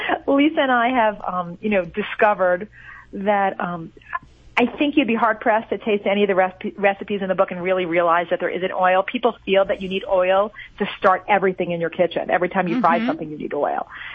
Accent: New York, United States; Yeah, I guess growing up in New York, I loved calzones

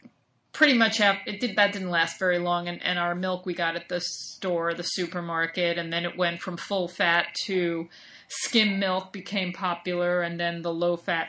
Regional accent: New York, United States; also born or lived in Bronxville; When I was about 3 and a half, we moved to Long Island, the suburbs.

